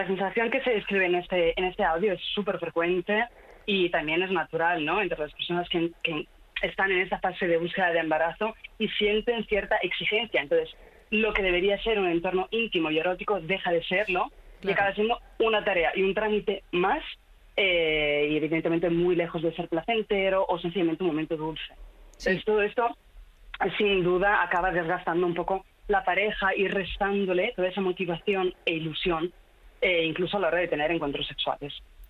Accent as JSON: {"language": "Spanish", "country": "Italy", "said": "También soy italiana, sí, la parte más interesante de todas."}